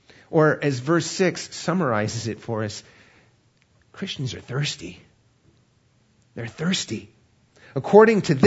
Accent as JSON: {"language": "English", "region": "California", "country": "United States", "tie": "born or raised there", "moved": "yes", "said": "Now, since I grew up in Southern California, I never experienced a real spring until I moved to the East Coast."}